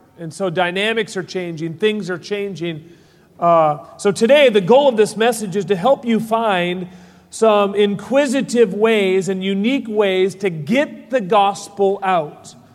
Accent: Seattle, Washington, United States; I'm from Seattle, Washington. I'm 20 minutes north of Seattle is where our church is.

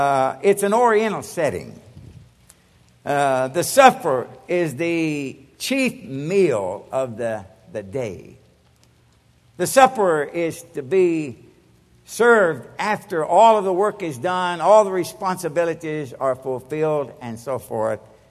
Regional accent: Kentucky, United States; now in California, United States; And I said, okay, we were raised in Kentucky.

